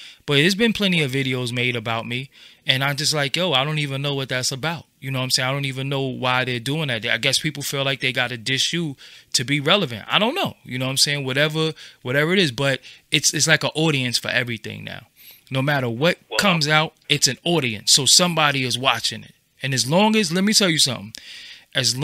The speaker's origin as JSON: {"language": "English", "town": "Brooklyn", "region": "New York", "country": "United States", "said": "That made me feel good because I'm from the hood and I'm from Brooklyn."}